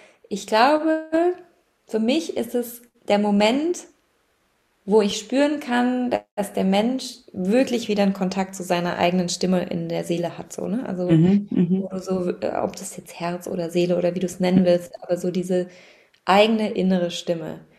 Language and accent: German; Baden-Württemberg, Germany; Also ich bin im Schwarzwald aufgewachsen, also sehr naturverbunden